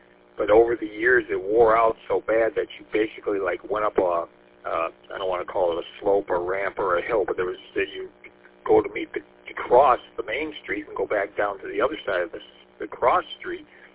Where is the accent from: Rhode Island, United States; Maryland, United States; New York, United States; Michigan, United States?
Michigan, United States; St. Clair Shores; In my hometown of St. Clair Shores, the main street that my parents' house was on a corner lot